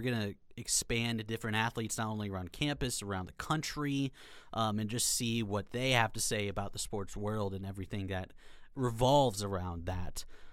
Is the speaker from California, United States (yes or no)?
no; Kearney, Nebraska, United States; I am from Kearney, Nebraska, so I'm a Nebraska native, grown up under the Nebraska umbrella my entire life.